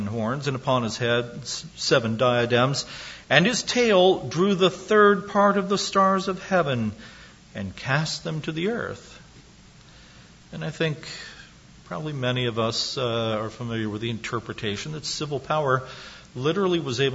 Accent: Kentucky, United States; I grew up in Kentucky, so I say Wycliffe.

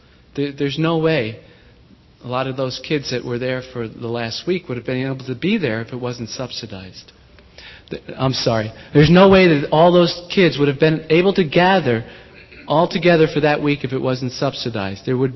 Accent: New York City, New York, United States; I was born in New York City, one of seven children from a large Catholic family. I went to the largest Catholic church in Staten Island, New York, which is one of the five boroughs of New York City.

